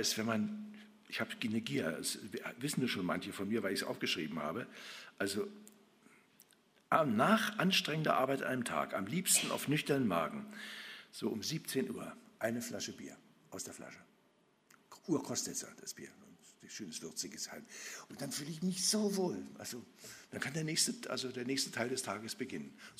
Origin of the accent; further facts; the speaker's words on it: Saxony-Anhalt, Germany; Wenn ich jetzt höre, wie auch in meiner Heimat in der Altmark